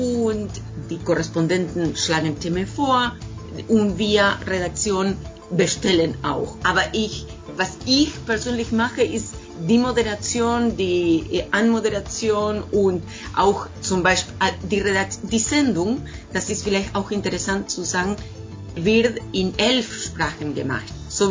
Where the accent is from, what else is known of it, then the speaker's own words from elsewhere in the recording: Buenos Aires, Argentina; first language Spanish; German is a second language; also ich bin Argentinierin, Porteña eigentlich, in Buenos Aires geboren. Und meine Muttersprache ist Spanisch.